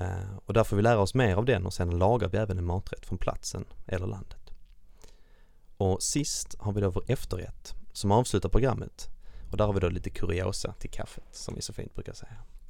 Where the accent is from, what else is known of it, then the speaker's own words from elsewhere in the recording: Skåne, Sweden; accent: Skåne; Och är det ingen som har hört det eller gissat det, så kommer jag från Skåne. Ibland så brukar min dialekt kunna avslöja mig rakt av.